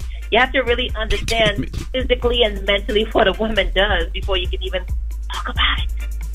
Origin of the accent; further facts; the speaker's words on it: Trinidad & Tobago; I'm feeling blessed that I'm a Trinidadian